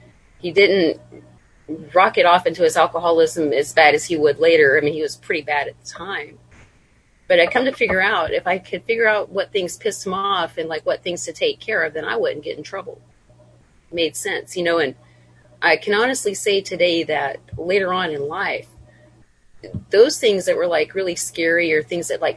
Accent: Texas, United States; born there; My parents divorced when I was a baby. I was born near Dallas.

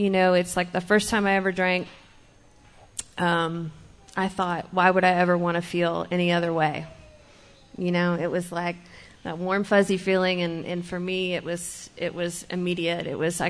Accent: Houston, Texas, United States; born there; So anyways, I was born in Houston, Texas and yep, H-Town. And, I've had a pretty normal childhood.

